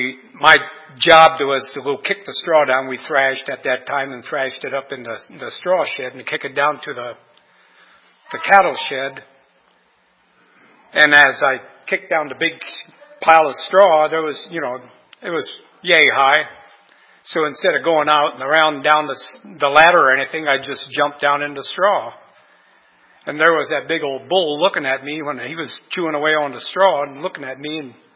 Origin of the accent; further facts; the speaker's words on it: Bremen, Indiana, United States; born there; I was born over in Bremen, Indiana.